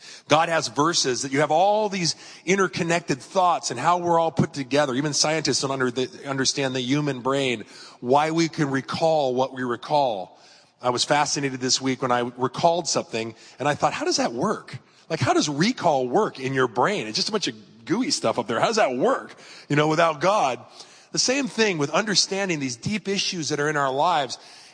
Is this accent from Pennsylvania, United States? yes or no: no; La Mesa, California, United States; When I was a kid, I grew up on Mount Helix, not too far away in La Mesa. I was a La Mesa kid, like Pastor Jim.